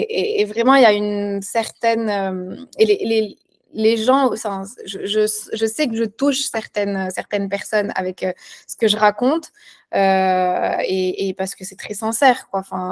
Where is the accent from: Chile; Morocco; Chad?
Morocco; now in Paris, France; je suis née, j'ai grandi au Maroc, où j'ai été, comme toi, marquée par les grands festins familiaux